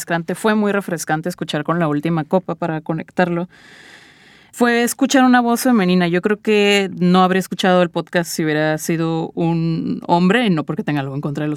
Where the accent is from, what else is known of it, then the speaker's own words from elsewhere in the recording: Mexico; soy una mujer mexicana, soy una mujer en México, que es un país sumamente machista